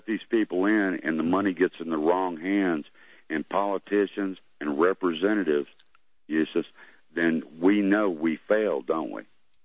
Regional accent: United States; and I use my own money as an American, and I go down there and I stay in a camper trailer and pup tents

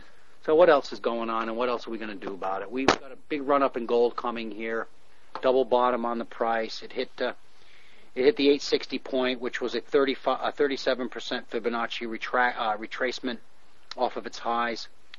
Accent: United States; And I say that as an American, and I'm saddened by the fact that that the suffering is starting to really increase for my countrymen.

